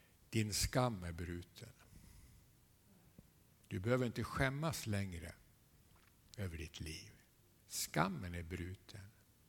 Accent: Bergslagen, Sweden; Det är inte att segla runt i en optimistjolle i Bergslagen där jag kommer ifrån.

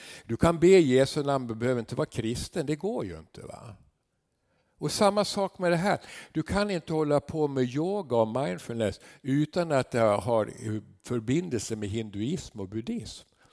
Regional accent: Bergslagen, Sweden; Och det brinner också där jag kommer från, Bergslagen, Västerås stift och så vidare.

